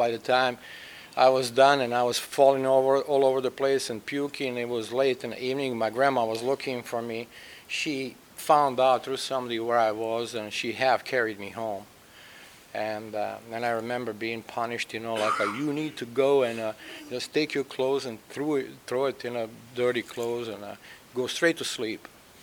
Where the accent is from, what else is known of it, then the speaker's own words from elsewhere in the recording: Bosnia & Herzegovina; And I was born in what was once Yugoslavia. I'm from Bosnia. I'm Croatian.